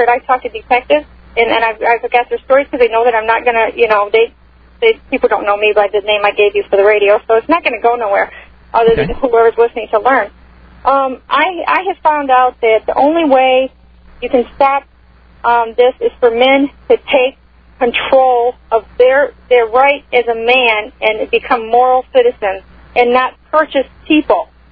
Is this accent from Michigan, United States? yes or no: yes; Michigan, United States; I was born and raised in Michigan, and so I outside of Detroit.